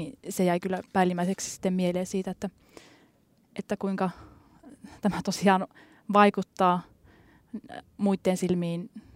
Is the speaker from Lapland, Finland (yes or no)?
yes; Ranua, Lapland, Finland; itse olen Ranualta kotoisin ja meillä ranualaisilla on ollut vastuutyövuoro